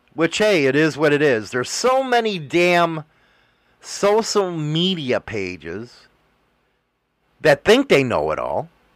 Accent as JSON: {"language": "English", "town": "Chicago", "region": "Illinois", "country": "United States", "said": "I always say outfit because I'm from Chicago"}